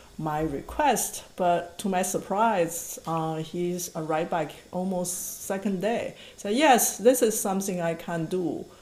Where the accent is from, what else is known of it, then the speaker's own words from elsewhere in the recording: Shanxi, China; English is a second language; into Shanxi province where my hometown is